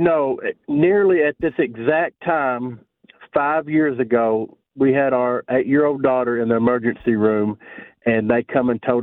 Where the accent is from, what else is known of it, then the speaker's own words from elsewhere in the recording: Walnut Ridge, Arkansas, United States; I am from Walnut Ridge, which is in between Memphis and Little Rock.